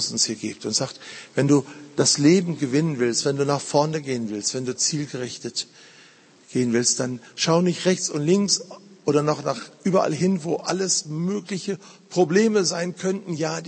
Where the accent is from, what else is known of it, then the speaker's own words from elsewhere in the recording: North Rhine-Westphalia, Germany; Vater, wir kommen aus dem Ruhrgebiet